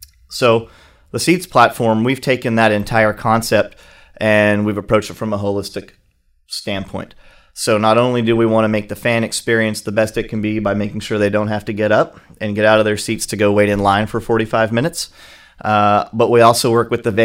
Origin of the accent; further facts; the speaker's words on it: Alvin, Texas, United States; Sure. So I am from Houston, from the Alvin area, born and raised. I have been in the area for most of my life, went to Texas A&M for my undergraduate degree, worked a bit in oil and gas.